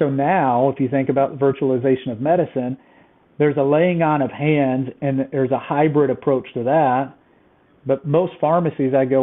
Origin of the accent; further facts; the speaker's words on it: Kentucky, United States; Got married very young. I'm from Kentucky. It's allowed there.